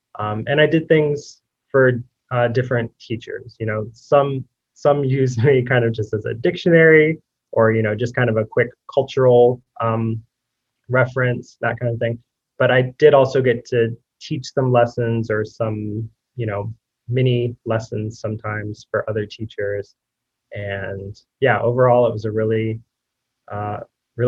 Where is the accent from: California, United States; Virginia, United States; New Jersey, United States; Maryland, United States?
Virginia, United States; Chesapeake; now in Chicago, United States; I'm originally from Chesapeake, and I currently live in Chicago